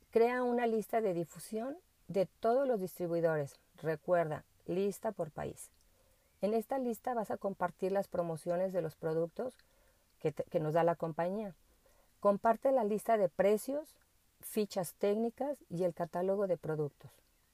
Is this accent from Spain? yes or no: no; Guadalajara, Jalisco, Mexico; de Guadalajara.